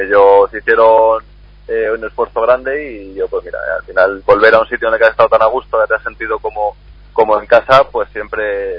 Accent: Castile and León, Spain; Sí, sí, bueno, ya conozco yo el frío de allí, de Salamanca y de mi pueblo en especial.

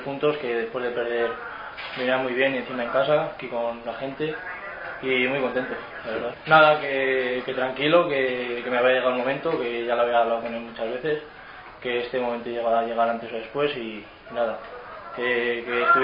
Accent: Galicia, Spain; Voy a mi tierra, Galicia

